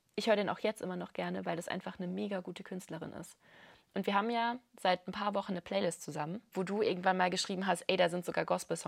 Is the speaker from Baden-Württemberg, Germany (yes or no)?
yes; Baden-Württemberg, Germany; now in Munich, Germany; wir sind halt an der Schweizer Grenze aufgewachsen.